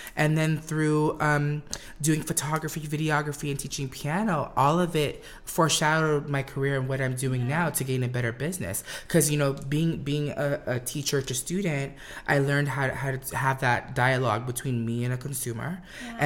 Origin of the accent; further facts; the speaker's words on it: Philippines; my mom instilled, you know, being Filipino and being, you know, she was like, get a diploma, get something so you have something to your name.